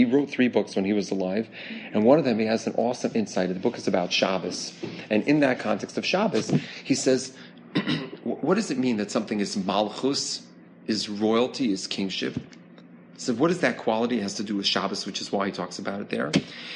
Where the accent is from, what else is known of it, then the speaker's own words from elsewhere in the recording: Chicago, Illinois, United States; You know, I'm a Chicagoan, so I feel like I belong to Chicago.